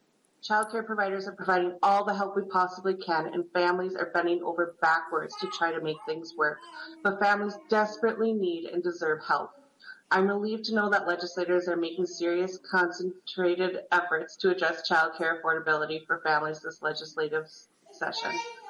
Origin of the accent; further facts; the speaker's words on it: Minnesota, United States; I'm from the Iron Range.